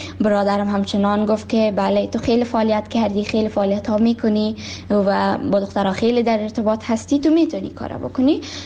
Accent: Kabul, Afghanistan; also born or lived in Baghlan; من در سال 2005 در ولایت بغلان به دنیا آمدم و درس های ابتدایی خود را همچنان در کابل خواندم

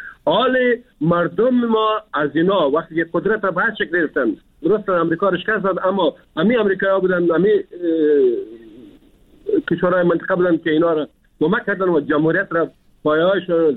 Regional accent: Afghanistan; ما افغان هستیم، ما مسلمان هستیم

